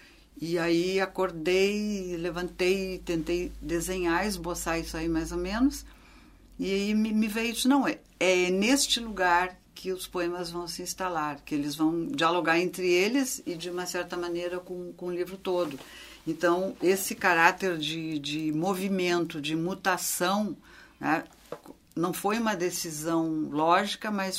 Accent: Porto Alegre, Rio Grande do Sul, Brazil; o lugar onde eu vivo toda a vida, é a minha terra natal

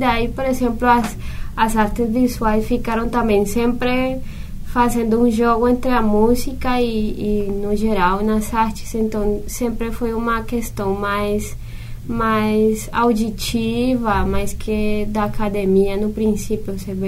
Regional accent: Cali, Valle del Cauca, Colombia; Portuguese is a second language; moved away as an adult; Sim, foi aí, até os 25 anos, até pouco tempo que eu vivi, morei em Cali.

